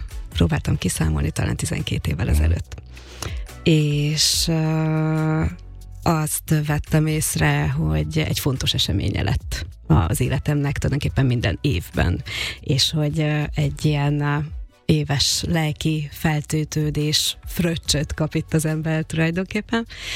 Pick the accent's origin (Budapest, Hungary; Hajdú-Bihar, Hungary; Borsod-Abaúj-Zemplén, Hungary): Budapest, Hungary; Budapestiként találkoztam ezzel a lehetőséggel, és hát a budapesti kulturális életben jelen voltam